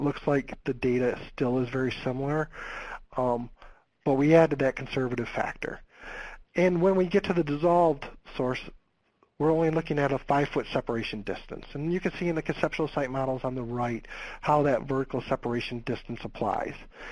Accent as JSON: {"language": "English", "region": "Michigan", "country": "United States", "said": "I'm from Michigan."}